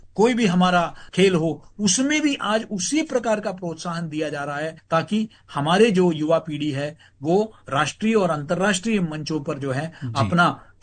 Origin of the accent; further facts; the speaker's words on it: Madhya Pradesh, India; देखिए मैं तो मध्य प्रदेश से ही आया हूं